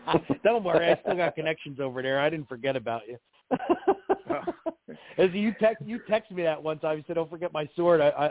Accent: New Jersey, United States; I am from New Jersey.

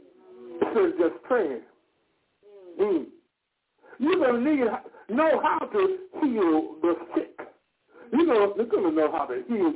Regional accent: Missouri, United States; I'm from Missouri. You got to show me.

